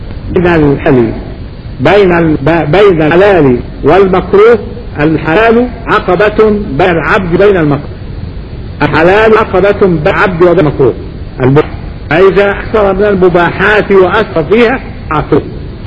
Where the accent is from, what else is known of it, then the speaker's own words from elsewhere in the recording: Alexandria, Alexandria Governorate, Egypt; وارضه عندنا في الاسكندرية عندنا علماء